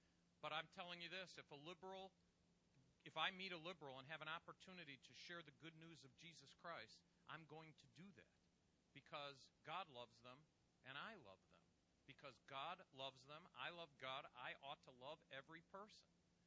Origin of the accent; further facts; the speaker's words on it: United States; I hope you're passionate about, as an American, I hope you're passionate about what you believe